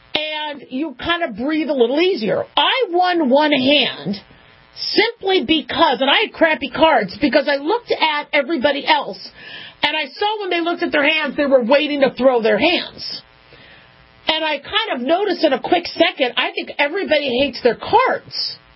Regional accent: Las Vegas, Nevada, United States; But growing up in Las Vegas, you kind of learn how to gamble, and you learn the games.

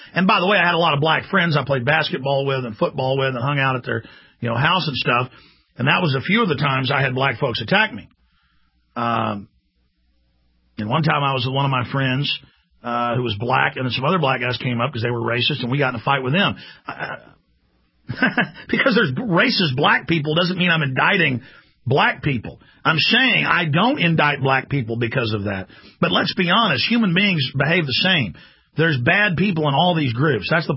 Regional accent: Dallas, Texas, United States; And I'm saying I grew up in Dallas, where blacks and Hispanics would attack whites.

